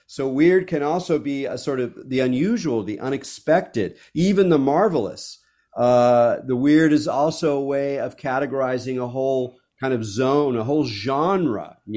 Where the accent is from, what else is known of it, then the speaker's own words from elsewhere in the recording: California, United States; I write about California weirdness partly because I'm a Californian.